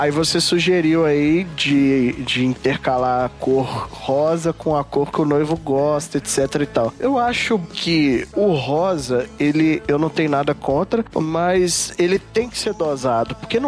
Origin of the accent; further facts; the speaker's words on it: Sabará, Minas Gerais, Brazil; now in Contagem, Brazil; Eu nasci em Sabará, sou de lá, E depois que me casei, vim morar em Contagem.